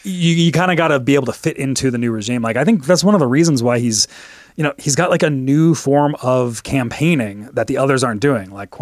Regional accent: Canada; accent: Canadian; I sometimes start to, when I go up to Canada, I sometimes start to develop my Canadian accent back again, where I'll like stretch out my A's and my O's a little bit

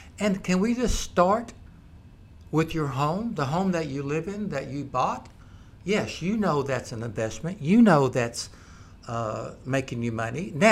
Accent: Oklahoma, United States; now in Louisiana, United States; Yes, I'm from Oklahoma. I had a son that played with the Sooners. But I live in Louisiana, so I love the LSU Tigers.

